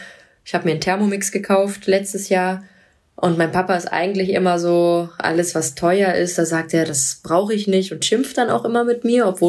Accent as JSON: {"language": "German", "town": "Cologne", "region": "North Rhine-Westphalia", "country": "Germany", "said": "Naja, ich bin ja Kölnerin."}